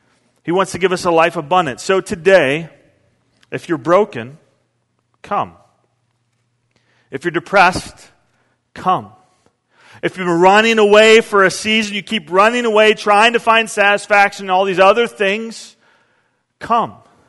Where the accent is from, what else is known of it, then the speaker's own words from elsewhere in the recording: United States; And maybe it's because I'm American, but 12 ounces is not enough ounces